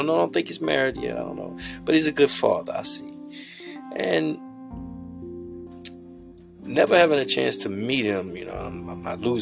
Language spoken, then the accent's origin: English; United States; I can say that, honestly, I am an American. You know, whether I'm black, green, blue, or whatever, I am an American.